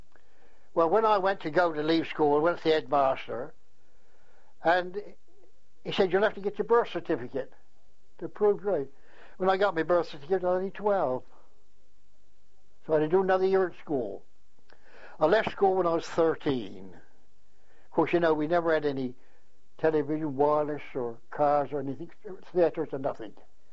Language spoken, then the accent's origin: English; New Haven, United Kingdom; well, I was born in New Haven on the 27th of July, 1900. And I went to school in New Haven up till I was 13.